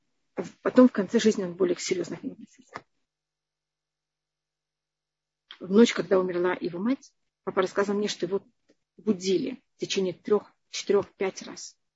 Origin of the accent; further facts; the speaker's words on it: Tashkent, Uzbekistan; Я росла в Ташкенте